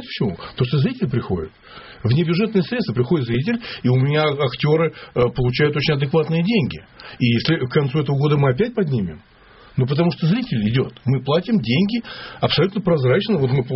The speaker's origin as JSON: {"language": "Russian", "region": "Moscow", "country": "Russia", "said": "но я москвич, да, ну, я православный человек"}